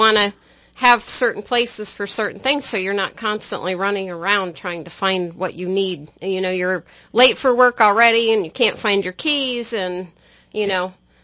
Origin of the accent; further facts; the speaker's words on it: Pickerington, Ohio, United States; Well, I'm from Pickerington.